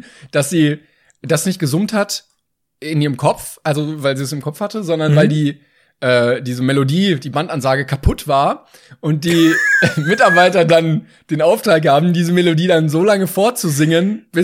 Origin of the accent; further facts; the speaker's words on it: Northern Germany, Germany; Allerdings fühle ich mich als Norddeutscher vernachlässigt